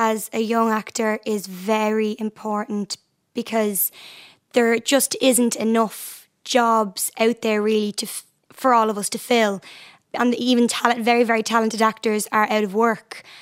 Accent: Dublin, Leinster, Ireland; I'm from Artane in Dublin

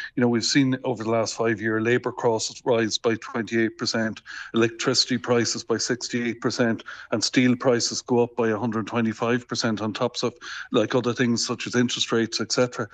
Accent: County Meath, Ireland; I'm from North County Meath, and up there we have a company

